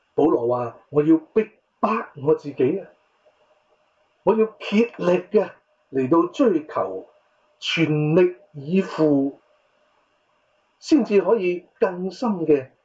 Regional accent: Hong Kong; 就当年呢，就我小学六年班的时候，你知道香港的班是怎么分的啦？我那时我学校小学呢六班啊

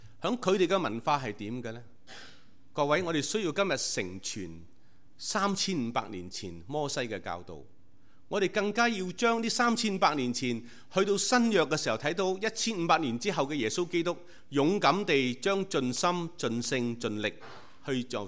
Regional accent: Shunde, Guangdong, China; 我是顺德人，有些是佛山人，是吗？其实我们都用什么话的？我们都用广东话的。

